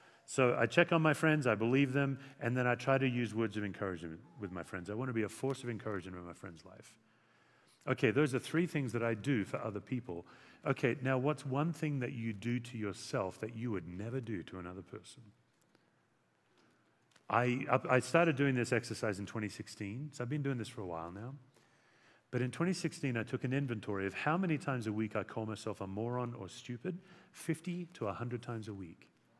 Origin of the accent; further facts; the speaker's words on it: Australia; I'm an Australian citizen.